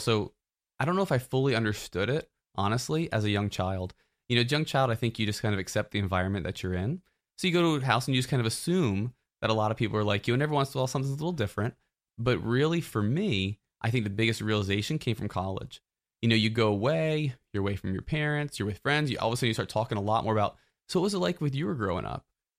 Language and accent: English; Delaware, United States; I'm actually from Delaware. And so I was born outside of Philadelphia, so probably, 15, 20 minutes from Philly. And that's where I grew up.